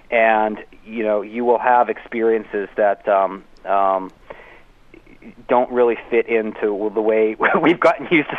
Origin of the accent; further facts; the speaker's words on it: Virginia, United States; I've looked at the data for my home state of Virginia.